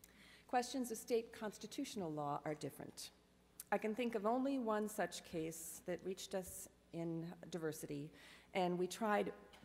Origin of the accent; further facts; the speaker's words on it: Wisconsin, United States; in my home state of Wisconsin